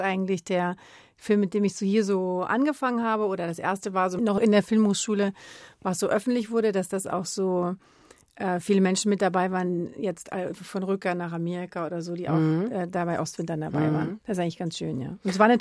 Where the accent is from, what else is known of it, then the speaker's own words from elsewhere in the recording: Hesse, Germany; ich komme ja aus Hessen